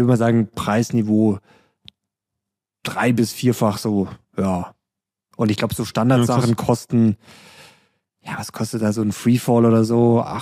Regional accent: Rosenheim, Bavaria, Germany; ich war am Sonntag in meiner alten Heimat in Rosenheim.

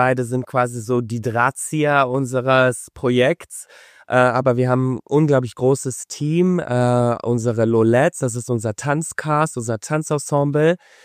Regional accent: Düsseldorf, North Rhine-Westphalia, Germany; ich komme aus Düsseldorf

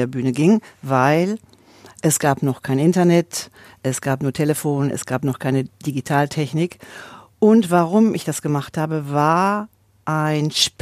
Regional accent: Hagen, North Rhine-Westphalia, Germany; geboren in Hagen und war lange wohnhaft nicht weit vom Studio entfernt, nämlich am Elbersufer 6.

